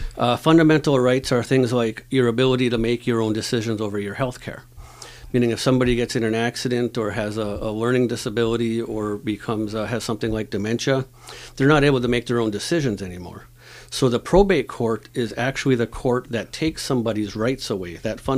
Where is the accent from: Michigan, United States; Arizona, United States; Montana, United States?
Michigan, United States; Tri-Mountain; I was born and raised here in the Copper Country. I grew up in a little town called Tri-Mountain.